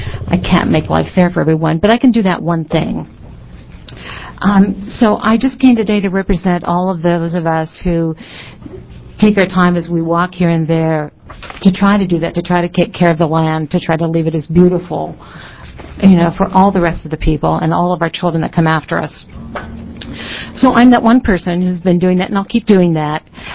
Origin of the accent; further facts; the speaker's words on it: Hood River, Oregon, United States; I'm from Hood River, Oregon. The beautiful city of Hood River, I might add.